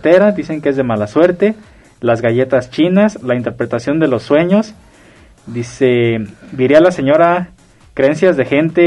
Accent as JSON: {"language": "Spanish", "country": "Mexico", "said": "somos mexicanos al fin de cuentas."}